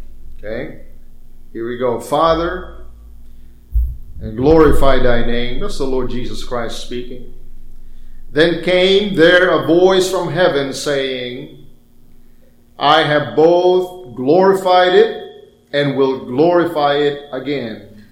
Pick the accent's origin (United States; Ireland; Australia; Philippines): Philippines; Growing up in the Philippines, for example, when it's raining and you see the lightning just go, and then you hear rumbling, thunder.